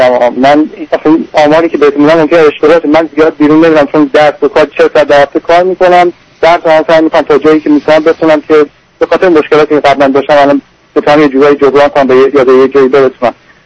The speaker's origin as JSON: {"language": "Persian", "country": "Iran", "tie": "born or raised there", "moved": "yes", "said": "من تو همون ایران توی دو تا خیابون مثلا تو همون شهر خودم راه میرفتم"}